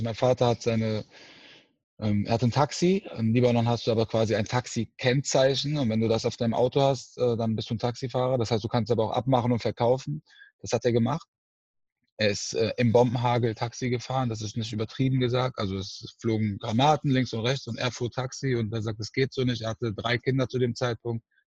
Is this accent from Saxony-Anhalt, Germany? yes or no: no; Aachen, North Rhine-Westphalia, Germany; Ich bin aus Aachen, ich bin ein Fan von all denen.